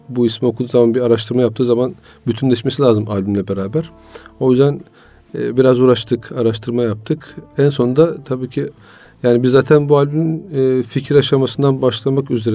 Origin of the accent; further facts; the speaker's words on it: Istanbul, Turkey; 1974 doğumluyum. İstanbul'da doğduk, büyüdük.